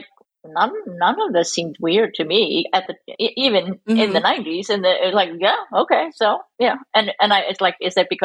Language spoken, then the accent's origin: English; Iceland; English is a second language; growing up in Iceland